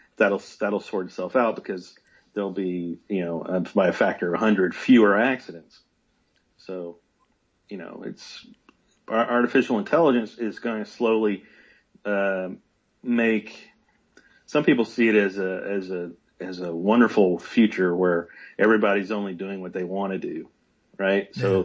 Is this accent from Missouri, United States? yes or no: no; Shreveport, Louisiana, United States; my hometown of Shreveport, Louisiana has something called the Jimmy Davis Bridge